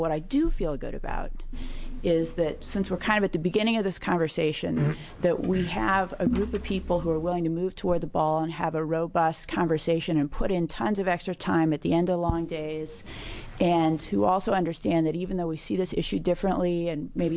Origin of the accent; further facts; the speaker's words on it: Oregon, United States; And when I was growing up in Southern Oregon, I played a lot of basketball